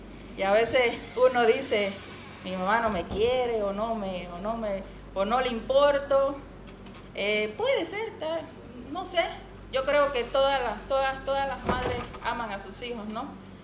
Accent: Cuba; now in Bolivia; Yo no soy boliviana, soy boliviana de corazón ya. Pero soy cubana, nací en Cuba, hace 2 años estoy en Bolivia.

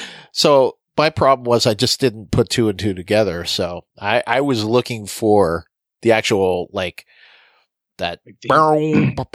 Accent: Canada; Well, that's okay. I'm from Canada, so I get some funny things as well sometimes.

